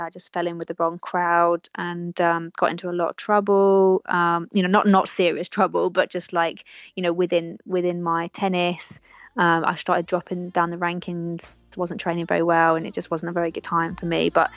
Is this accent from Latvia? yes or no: no; United Kingdom; I never actually did have a dream come true until I medaled in my home country.